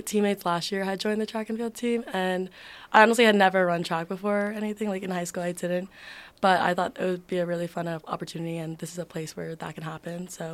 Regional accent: New York, United States; So I grew up in Long Island, and there's pretty much travel teams all over Long Island.

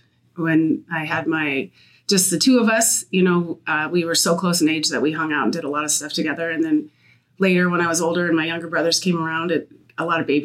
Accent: Omaha, Nebraska, United States; Well, I grew up in Omaha. When I was at the end of second grade, we moved to the West Side School District.

